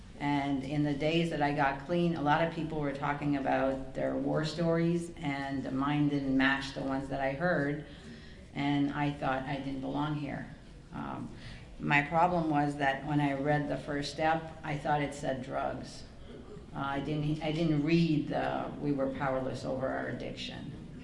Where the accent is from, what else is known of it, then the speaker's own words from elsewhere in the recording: Canada; I'm originally from Canada, and I travel to Costa Rica regularly